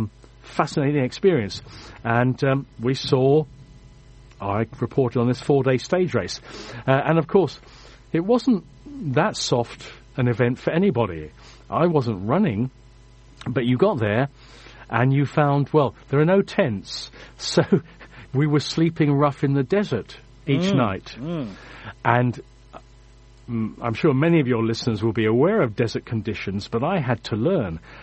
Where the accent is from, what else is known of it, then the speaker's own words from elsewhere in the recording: Switzerland; because I come from Switzerland